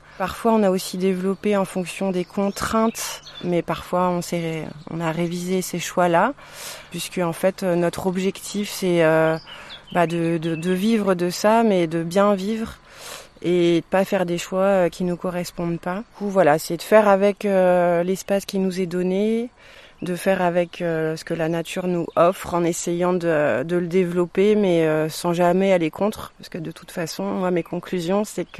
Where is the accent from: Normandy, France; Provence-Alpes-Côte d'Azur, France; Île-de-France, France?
Île-de-France, France; Paris; Moi, je viens de Paris.